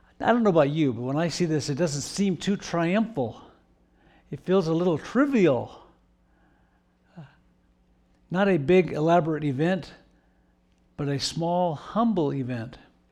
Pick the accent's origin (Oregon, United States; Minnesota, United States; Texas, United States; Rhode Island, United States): Oregon, United States; I grew up in Oregon, and my foster family that I lived with for 7 years had 80 acres.